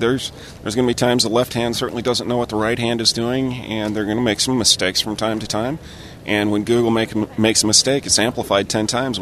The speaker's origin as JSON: {"language": "English", "town": "Austin", "region": "Texas", "country": "United States", "said": "I'm from Austin, Texas."}